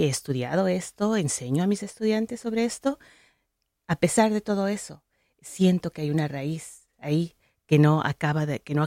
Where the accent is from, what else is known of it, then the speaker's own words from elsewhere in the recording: Quito, Pichincha, Ecuador; moved away as an adult; now in United States; Yo soy ecuatoriana. Crecí en Quito y vivo en los Estados Unidos desde hace 25 años.